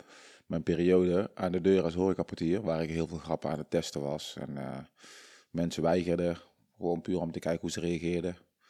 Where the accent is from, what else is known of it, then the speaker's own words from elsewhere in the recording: North Brabant, Netherlands; accent: Brabants; Ja, ik praat Brabants, dus ja. De naam, en ik kom uit Brabant. Ik ben een donkere jongen, Surinaamse roots.